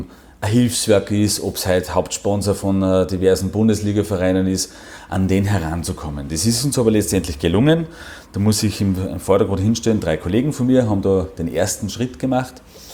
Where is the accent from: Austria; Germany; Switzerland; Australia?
Austria; Werfen, Salzburg; now in Tyrol, Austria; kein Gebürtiger nicht, fühle mich aber schon richtig pudelwohl da herinnen im schönen Land Tirol. Bin ein Salzburger, ja, komme aus dem Bangau, nämlich da in der Nähe von Werfen, da bin ich aufgewachsen.